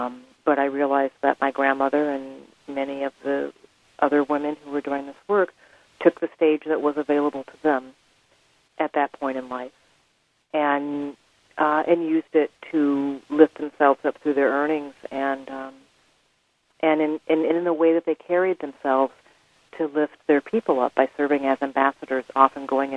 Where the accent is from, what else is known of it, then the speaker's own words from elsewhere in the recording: Minnesota, United States; also born or lived in Birmingham, Alabama; I was raised in Minnesota. My mother's side of the family is from Minnesota. My father's side of the family is from Birmingham, Alabama, and I spent my childhood going back and forth between those two cities.